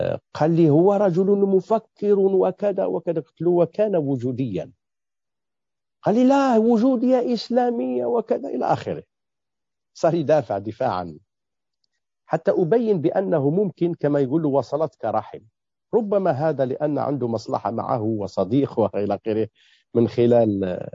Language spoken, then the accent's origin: Arabic; Morocco; حزب الاستقلال عندنا في المغرب